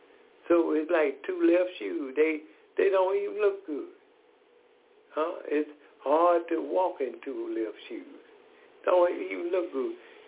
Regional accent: Decatur, Georgia, United States; I am from Decatur, Georgia.

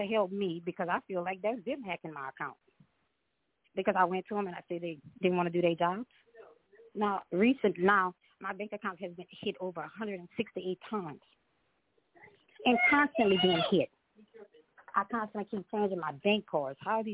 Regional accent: Lafayette, Louisiana, United States; I'm from Lafayette, Louisiana.

